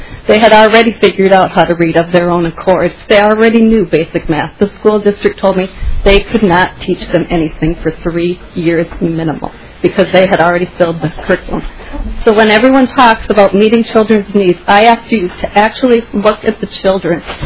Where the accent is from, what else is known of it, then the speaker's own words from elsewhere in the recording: Woodbury, Minnesota, United States; I am from Woodbury, and I am here as a taxpayer.